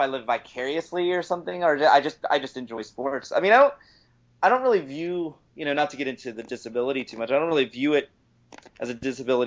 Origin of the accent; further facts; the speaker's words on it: Ellicott City, Maryland, United States; I grew up in Ellicott City, but it's not really a city. You know, it's just a kind of a suburb.